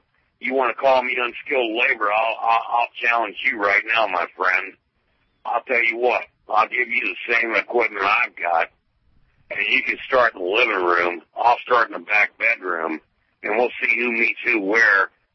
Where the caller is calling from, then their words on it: Charleston, South Carolina, United States; I'm calling you from Charleston, South Carolina.